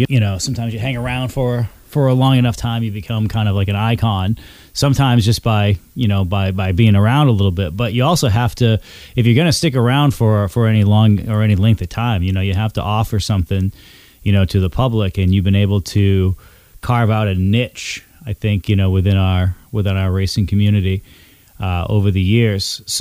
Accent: Sanford, Maine, United States; I come from Sanford, Maine.

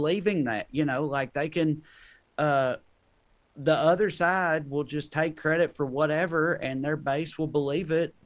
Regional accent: Tennessee, United States; because, like, I'm from Tennessee, man. Tennessee is, like, one of the worst right now, frankly.

